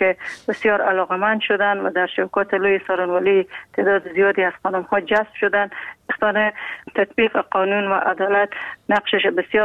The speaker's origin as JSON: {"language": "Persian", "country": "Afghanistan", "said": "فقط چون ما افغان هستیم"}